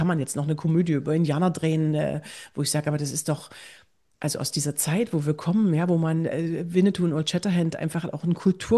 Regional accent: East Germany, Germany; Ich komme aus der DDR

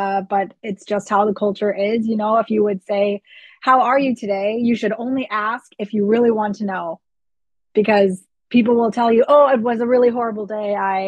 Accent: United States; first language English; moved away as an adult; For me, it just feels comfortable because English is my native language. And I actually travel frequently back to the United States. And my husband and I, we even have plans to move back within the next year or two.

